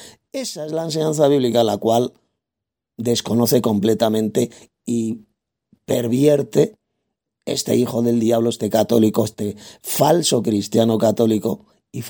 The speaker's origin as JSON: {"language": "Spanish", "town": "Madrid", "region": "Community of Madrid", "country": "Spain", "said": "Pero yo no soy de Galicia, yo soy de Castilla. Yo soy de Madrid, soy español de pura cepa."}